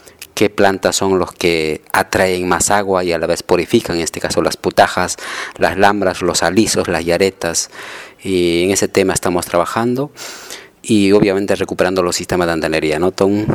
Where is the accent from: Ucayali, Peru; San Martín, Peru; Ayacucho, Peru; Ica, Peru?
Ayacucho, Peru; soy de origen de Ayacucho y vengo trabajando en Apurímac y Ayacucho